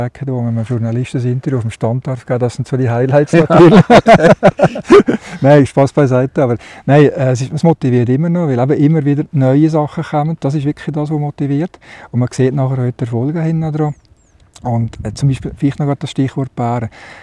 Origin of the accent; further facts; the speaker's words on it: Valais, Switzerland; Meine Heimat und die ist hier. Und ich bin wirklich ein Heimweh-Walliser, das ist ja so.